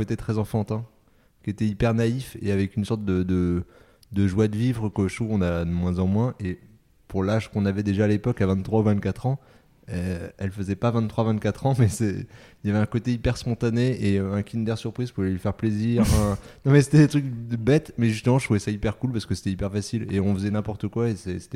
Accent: Paris, Île-de-France, France; j'ai 37 ans, maintenant 3 enfants, je suis français, je suis toujours vécu à Paris

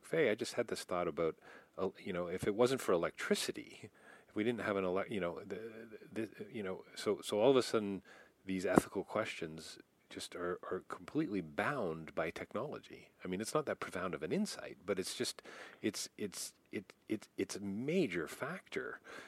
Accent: Canada; I'm Canadian.

